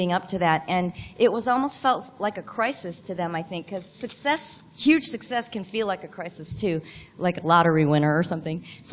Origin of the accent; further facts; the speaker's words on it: Highland Park, Illinois, United States; where I grew up in Chicago, it's a suburb called Highland Park, and it's 97% Jewish.